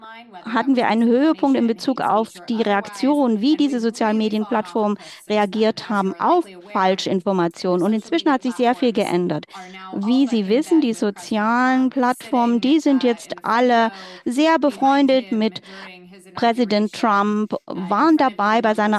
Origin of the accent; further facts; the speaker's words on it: United States; Natürlich, ich als Amerikanerin glaube ja, ausländische Interferenz, das ist nicht mein größtes Problem.